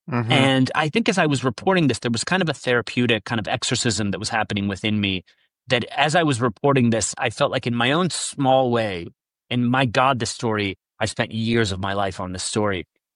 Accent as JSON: {"language": "English", "country": "Italy", "said": "You know, I'm from Italy where I can think of many analogs"}